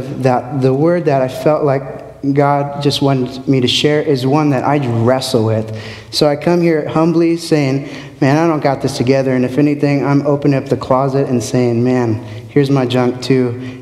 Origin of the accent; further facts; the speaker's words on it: San Diego, California, United States; as you heard, and I come from San Diego, born and raised.